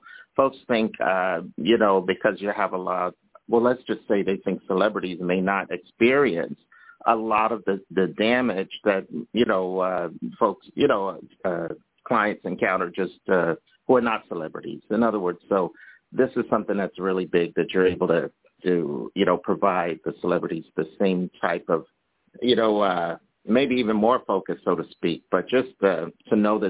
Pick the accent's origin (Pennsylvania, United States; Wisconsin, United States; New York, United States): Pennsylvania, United States; Philadelphia; Oh, okay. A fellow Pennsylvanian. Okay. I'm from Philly.